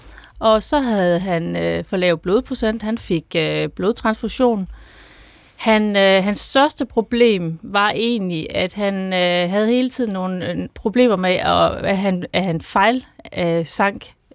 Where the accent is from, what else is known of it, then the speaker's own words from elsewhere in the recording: Horsens, Central Denmark Region, Denmark; og jeg kommer fra Horsens.